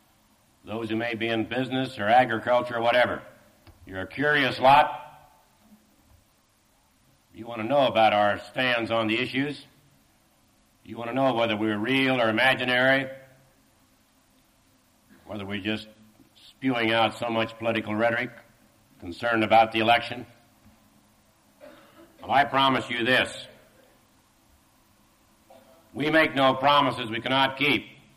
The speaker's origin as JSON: {"language": "English", "region": "Kansas", "country": "United States", "tie": "born or raised there", "said": "or my home state of Kansas"}